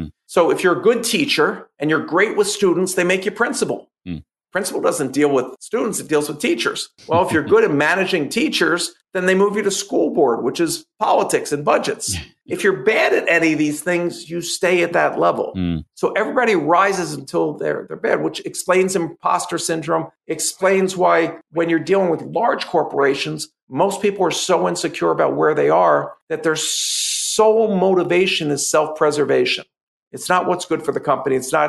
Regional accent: Philadelphia, Pennsylvania, United States; I grew up in Philadelphia. We had three reading groups in first grade.

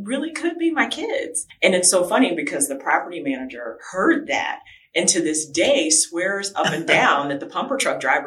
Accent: Detroit, Michigan, United States; So I grew up in Detroit, but very Southern.

